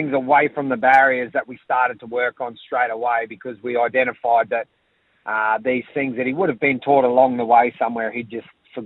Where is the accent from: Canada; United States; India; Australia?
Australia; Charleville, Queensland; also born or lived in Northern Territory; So I'm from Charleville. Grew up out there. Went to boarding school for year 11 and 12 at Ipswich. I went back out west for the year after school. Then I went to the Territory for a few years.